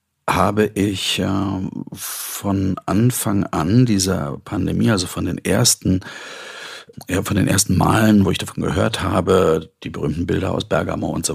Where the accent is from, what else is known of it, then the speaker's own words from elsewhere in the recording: Germany; weil ich bin in der DDR groß geworden